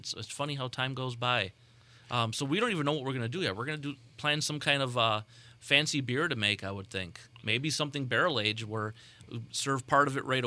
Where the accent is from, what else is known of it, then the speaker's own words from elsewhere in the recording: Berwyn, Illinois, United States; So I was saving my money to attend Siebel when a little brewery in my hometown of Berwyn, Illinois, had the first brew pub in the suburbs of Chicago.